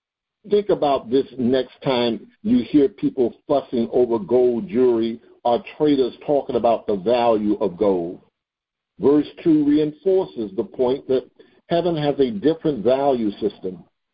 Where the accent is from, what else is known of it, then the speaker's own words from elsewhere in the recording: Atlanta, Georgia, United States; when we used to come down here, and I'm from Atlanta, Georgia, I remember when we used to go through Blakely